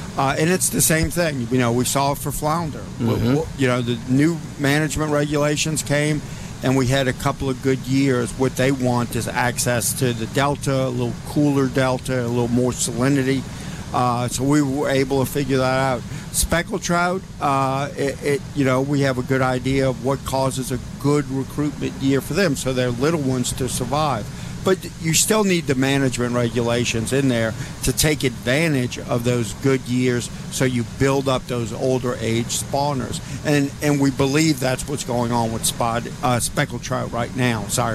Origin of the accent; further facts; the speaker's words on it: Louisiana, United States; So, I grew up in Louisiana